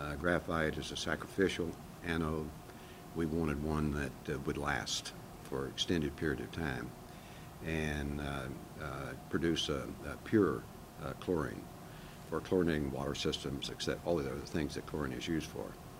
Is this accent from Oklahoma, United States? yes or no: no; Arkansas, United States; I grew up in South Arkansas, and I had an opportunity walking down the gravel roads to come upon a drilling rig.